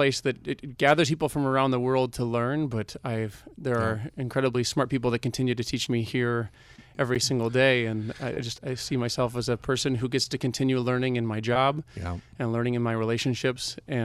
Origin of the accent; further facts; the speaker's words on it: Stevens Point, Wisconsin, United States; I'd say it was a larger cultural change from growing up in Stevens Point to the south side of Chicago.